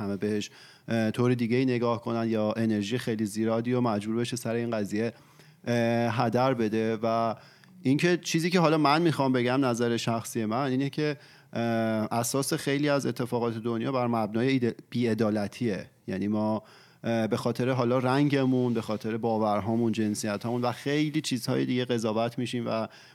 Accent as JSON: {"language": "Persian", "country": "Iran", "tie": "born or raised there", "said": "چون مثلا ما که حالا تو ایران به دنیا اومدیم و بزرگ شدیم"}